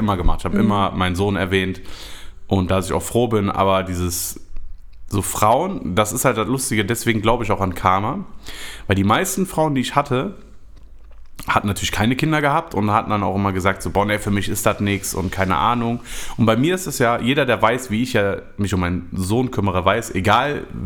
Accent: Germany; ich bin Deutscher

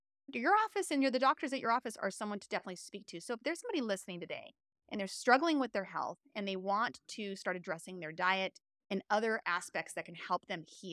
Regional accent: California, United States; now in Utah, United States; When I first came out here to Utah, I had to myself learn the terrain a bit. I came from California and I was trying to buy locally grown and I knew my sources over there.

